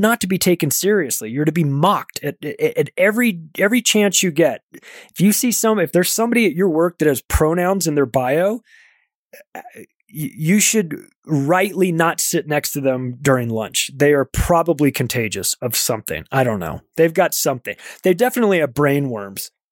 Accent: United States; I love the country, don't love the government, but I am an American.

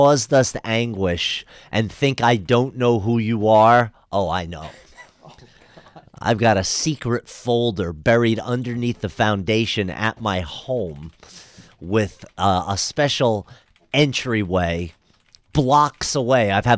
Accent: West Coast, United States; I'm from the West Coast.

